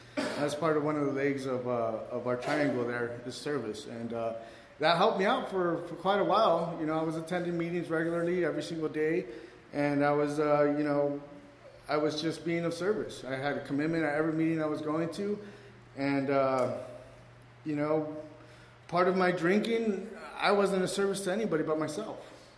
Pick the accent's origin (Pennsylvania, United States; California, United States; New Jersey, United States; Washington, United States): California, United States; Redlands; Alcoholic, I'm from Redlands